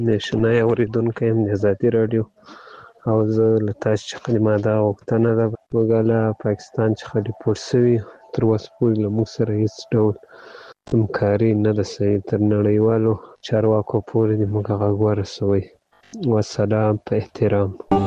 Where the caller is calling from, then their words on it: Ghazni, Afghanistan; زه د غزنی دی ولایت د یک دی ولسوالی څخه تاسو ته پیغام پرېږدم.